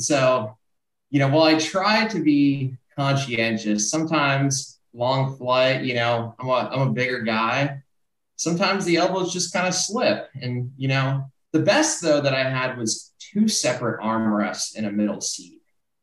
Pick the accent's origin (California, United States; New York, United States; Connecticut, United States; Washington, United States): California, United States; Northridge; So I grew up in Northridge, California.